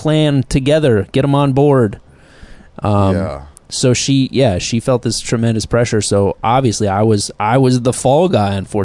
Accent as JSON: {"language": "English", "town": "Ridgefield", "region": "Connecticut", "country": "United States", "tie": "born or raised there", "said": "My dad, they were living in my hometown in Ridgefield, Connecticut"}